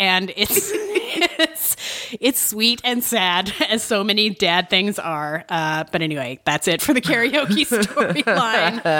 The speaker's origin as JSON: {"language": "English", "country": "Canada", "said": "so this message has personal resonance for me, not just as a Canadian, but as a proud union laborer."}